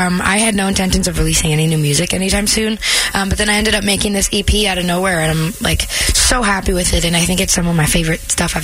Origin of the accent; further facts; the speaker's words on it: Canada; Not only are you from the same place as, which is great because there's something about being Canadian that you just kind of bond with already